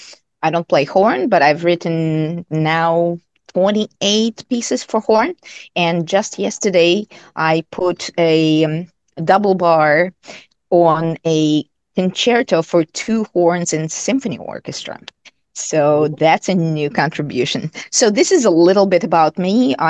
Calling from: Brisbane, Queensland, Australia; Yeah, so I'm joining from Brisbane, Australia. It's already future here, and it will always be.

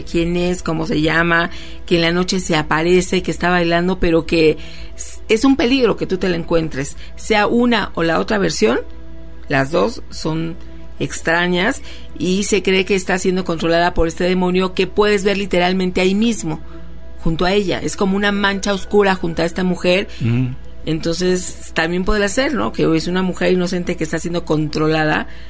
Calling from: Los Angeles, California, United States; de Los Ángeles, California.

